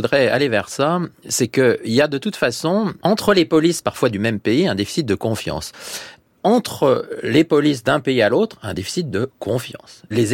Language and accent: French; Chambéry, Auvergne-Rhône-Alpes, France; moi, je viens d'un territoire frontalier, la Savoie, je suis né à Chambéry, j'ai toujours vu ce qu'on appelle les douanes volantes